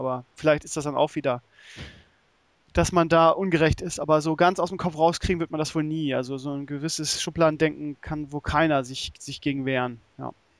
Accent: Bremen, Germany; ich komme nur aus Bremen-Gröpeling

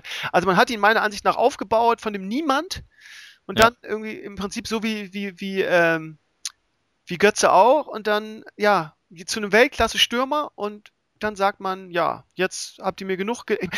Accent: Bremen, Germany; aber ich als Bremer bin natürlich auch davor belastet irgendwie

